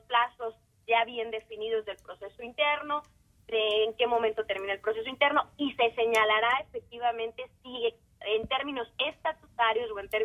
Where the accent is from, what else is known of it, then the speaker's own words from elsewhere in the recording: Mexico; lo único que sabemos hacer como mexicanos es salir adelante